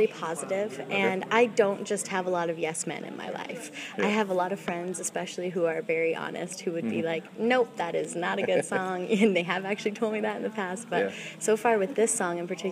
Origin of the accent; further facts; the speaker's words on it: Calgary, Alberta, Canada; moved away as an adult; now in New York City, United States; Well, I'm originally from Calgary, Canada, and I decided to go to college in Hawaii.